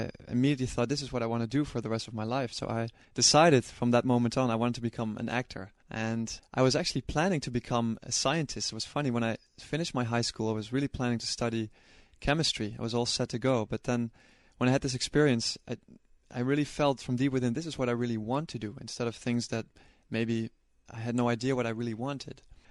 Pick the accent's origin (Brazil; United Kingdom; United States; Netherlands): Netherlands; Nijmegen, Gelderland; English is a second language; also born or lived in Amsterdam; now in The Hague, Netherlands; I'm from Holland, from the Netherlands. I grew up in a place called Nijmegen on the east border of the Netherlands, close to Germany. And I went to school there and then I started studying in Amsterdam.